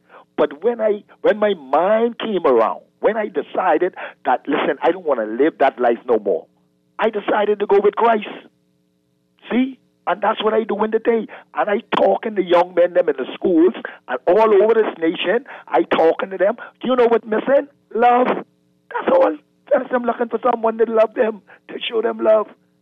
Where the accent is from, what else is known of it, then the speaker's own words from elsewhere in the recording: Mason, United States; I grew up in Mason.